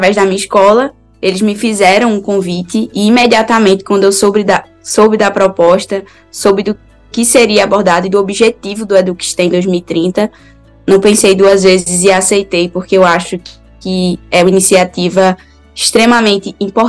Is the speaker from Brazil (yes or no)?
yes; Jaqueira, Pernambuco, Brazil; eu tenho 18 anos, sou da cidade de Jaqueira, Pernambuco, que é uma cidadezinha bem no interior do estado